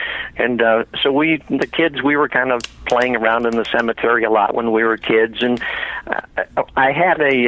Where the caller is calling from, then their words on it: Newark, New York, United States; Sam, I'm calling you from a town called Newark, New York. We're about maybe 30 miles east of Rochester, New York.